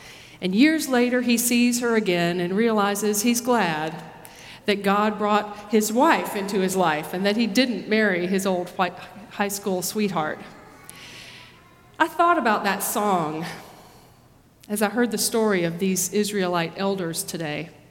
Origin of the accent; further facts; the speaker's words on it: Tennessee, United States; I'm a Tennessean, and I love being from Tennessee, and I'm loyal to the state of Tennessee. And I'm an American.